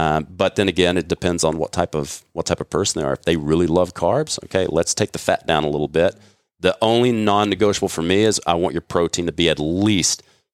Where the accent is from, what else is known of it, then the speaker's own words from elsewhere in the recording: Texas, United States; Because growing up in Texas, I had to play against some of these guys who went to play pro ball